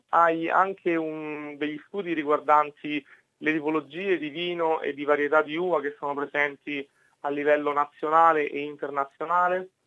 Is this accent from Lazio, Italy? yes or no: yes; Rome, Lazio, Italy; moved away as an adult; now in Mildura, Australia; io ho 29 anni, sono di Roma e mi sono trasferito 2 anni fa a Mildura.